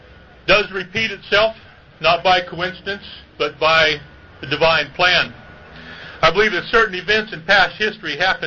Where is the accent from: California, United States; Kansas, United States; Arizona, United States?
Arizona, United States; I come from Arizona, a lot of things, and believe it or not, I live in Navajo County, Arizona